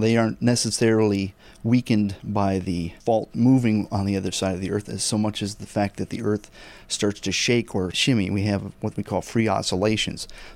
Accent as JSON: {"language": "English", "region": "Minnesota", "country": "United States", "said": "I'm originally from Minnesota, and we don't have earthquakes"}